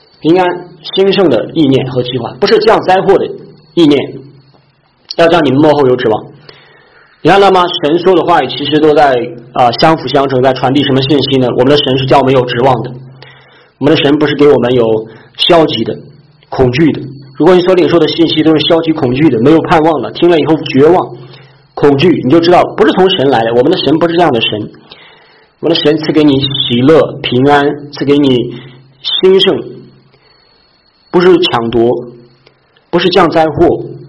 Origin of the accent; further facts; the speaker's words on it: China; 不是我们中国人所理解的行善